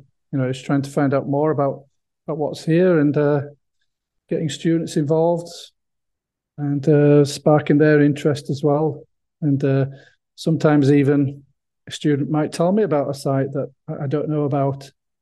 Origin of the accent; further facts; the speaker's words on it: England, United Kingdom; I'm from England originally, and I grew up looking over some hills and valleys.